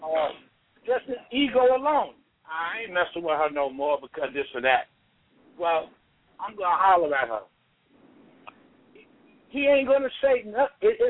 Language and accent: English; Chicago, Illinois, United States; also born or lived in Minnesota; now in Houston, United States; I'm from Chicago, and I lived in Minnesota for 20 years, and now I'm in Houston